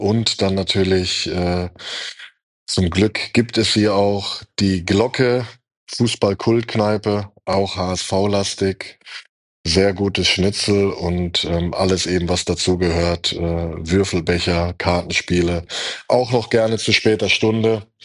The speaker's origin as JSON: {"language": "German", "town": "Bammental", "region": "Baden-Württemberg", "country": "Germany", "tie": "born or raised there", "said": "Aufgewachsen im Bammental"}